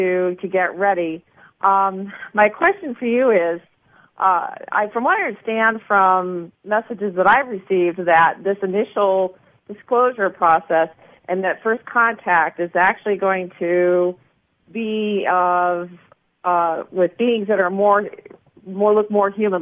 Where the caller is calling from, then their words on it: Colorado, United States; I'm calling from Colorado, and I just wanted to say hello.